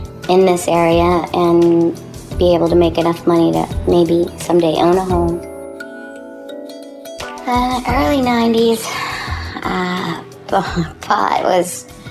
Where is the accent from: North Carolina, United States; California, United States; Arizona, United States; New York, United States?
California, United States; Garberville; I've lived here all my life. I was born in Garberville Hospital here in town.